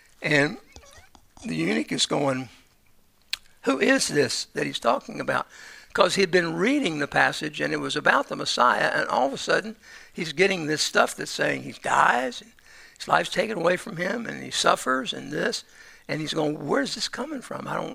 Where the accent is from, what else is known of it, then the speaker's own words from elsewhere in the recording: Louisville, Kentucky, United States; born there; also born or lived in Cincinnati; I was born in Louisville, Kentucky, and I went to St. Barnabas School, and then I went off to high school in Cincinnati to study to be a priest, and then I went off to college, and then I came back to Louisville